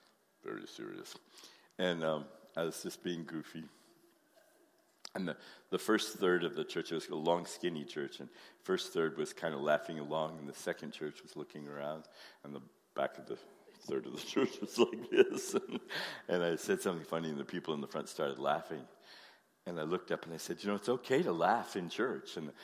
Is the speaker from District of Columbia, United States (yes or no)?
no; Colorado, United States; I'm from Colorado, and so we have hunters in Colorado.